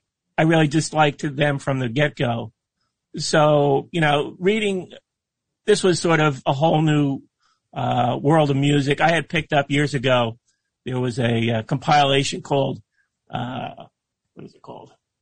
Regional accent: New Jersey, United States; I was in my 20s in the 80s. And I'm from New Jersey.

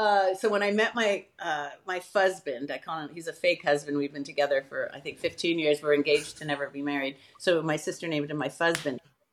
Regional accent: New York, United States; as a weird kid growing up on Long Island where I was very funny looking and my sister was the gorgeous funny one and I was like the quiet one

